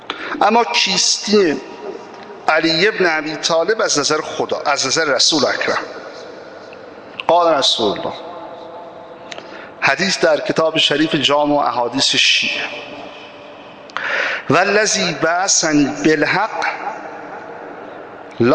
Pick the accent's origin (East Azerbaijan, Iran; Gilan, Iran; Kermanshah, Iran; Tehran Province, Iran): Tehran Province, Iran; Tehran; من که اهل تهران هستم